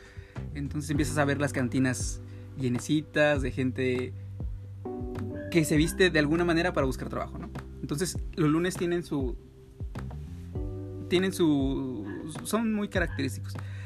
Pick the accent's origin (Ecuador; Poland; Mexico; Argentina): Mexico; Morelos; yo recuerdo de niño, justamente en Morelos